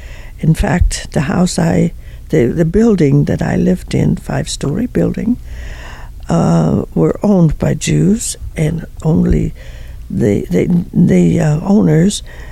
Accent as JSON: {"language": "English", "town": "Munich", "region": "Bavaria", "country": "Germany", "tie": "born or raised there", "said": "I was born in München in Deutschland."}